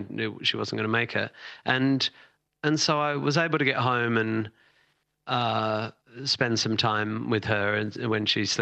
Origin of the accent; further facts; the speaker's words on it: Sydney, New South Wales, Australia; my hometown of Sydney